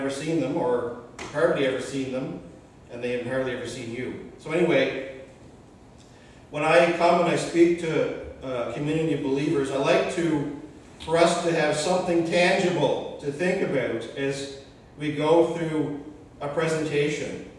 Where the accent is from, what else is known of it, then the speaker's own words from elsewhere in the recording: Charlottetown, Prince Edward Island, Canada; I'm just from Charlottetown, so I'm not off island. I'm from the big city of Charlottetown type of thing, or the suburbs, Stratford.